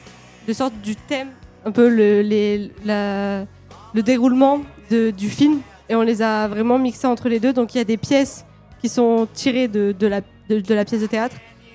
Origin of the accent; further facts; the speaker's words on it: Villeneuve-sur-Lot, Nouvelle-Aquitaine, France; Nous venons de Villeneuve-sur-Lot dans le Lot-et-Garonne.